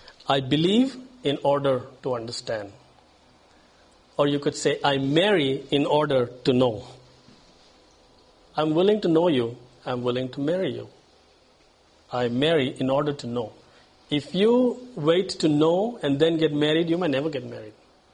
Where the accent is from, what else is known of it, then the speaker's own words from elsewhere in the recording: India; And then, so I'm from India.